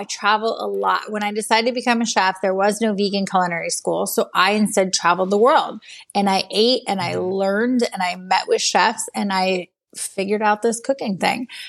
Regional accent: San Diego, California, United States; And growing up in San Diego, I grew up with a huge Baja influence, Baja Mexico influence in my town.

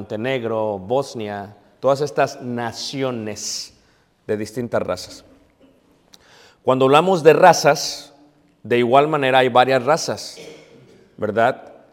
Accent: Mexico; Yo soy mexicano, soy de nacionalidad mexicana, ¿verdad? De nacionalidad mexicana.

